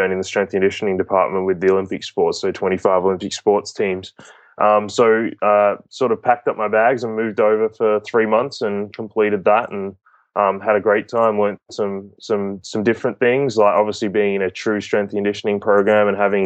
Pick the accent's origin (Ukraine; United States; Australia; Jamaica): Australia; So my background, obviously I'm from Australia, so did all my schooling over there, played Australian football, basketball, cricket